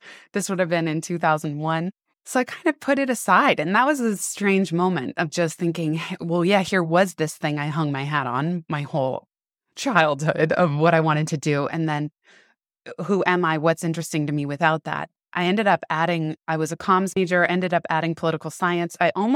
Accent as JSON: {"language": "English", "town": "San Francisco", "region": "California", "country": "United States", "tie": "born or raised there", "said": "I grew up in San Francisco"}